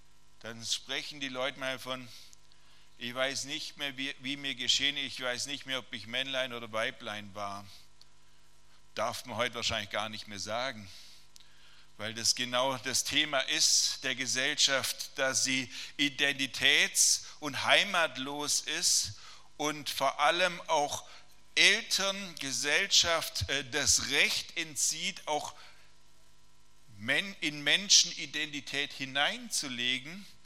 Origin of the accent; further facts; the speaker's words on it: Friedrichshafen, Baden-Württemberg, Germany; bin aus Friedrichshafen und habe drei Kinder